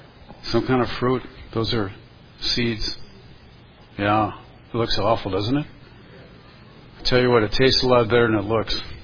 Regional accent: Ireland; I'm an Irishman.

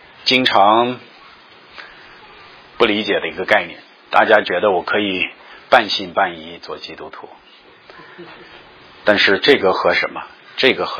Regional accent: China; 他不懂我们中国人这个心复杂

